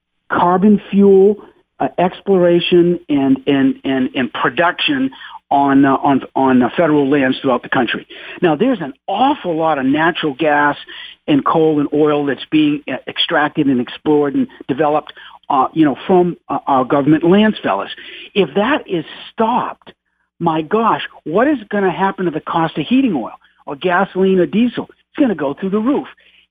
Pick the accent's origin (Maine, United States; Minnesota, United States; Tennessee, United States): Maine, United States; I grew up in Maine. I remember when the Kennebec River was so polluted